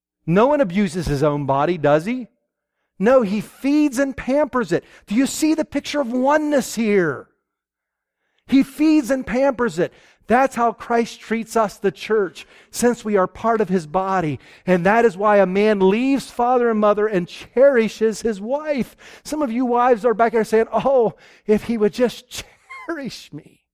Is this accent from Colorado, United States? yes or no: no; Pennsylvania, United States; Somebody back here earlier said, you don't have a southern accent. That's because I grew up in Pennsylvania.